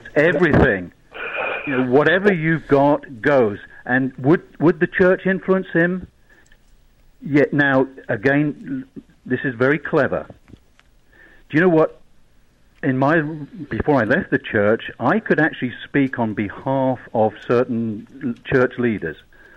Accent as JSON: {"language": "English", "country": "United Kingdom", "said": "now, bear in mind, I'm British."}